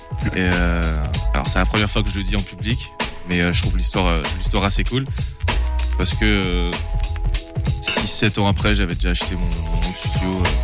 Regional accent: Angers, Pays de la Loire, France; rappeur d'Angers

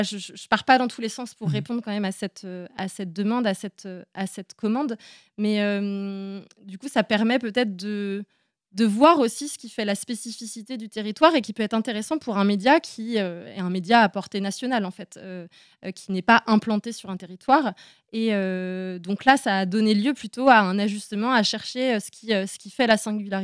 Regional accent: Le Fief-Sauvin, Pays de la Loire, France; born or raised there

